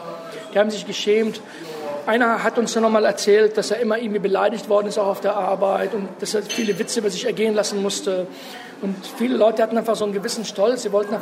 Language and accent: German; Beirut, Beirut Governorate, Lebanon; now in Germany; Ich bin in Beirut geboren, aufgewachsen.